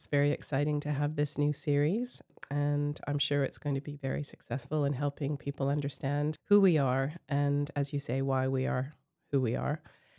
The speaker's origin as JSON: {"language": "English", "town": "Ottawa", "region": "Ontario", "country": "Canada", "tie": "born or raised there", "said": "I was born and raised in Ottawa, Canada. And Ottawa is the capital city of Canada."}